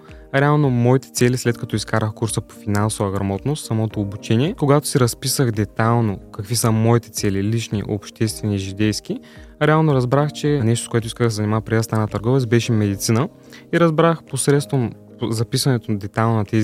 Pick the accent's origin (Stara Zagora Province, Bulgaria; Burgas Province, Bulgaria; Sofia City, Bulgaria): Stara Zagora Province, Bulgaria; Kazanlak; От град Казанлък съм, на 19 години съм